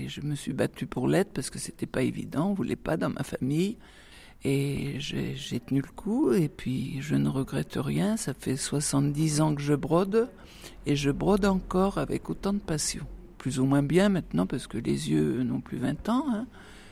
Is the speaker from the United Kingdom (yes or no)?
no; Brittany, France; On lâche pas le morceau hein, quand on est bretonne.